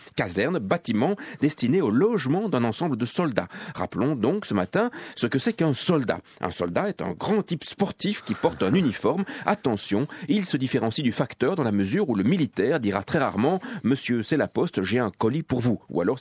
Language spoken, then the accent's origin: French; Belgium; chez nous, en Belgique, ce petit pays par la taille mais grand par le génie et le sens pratique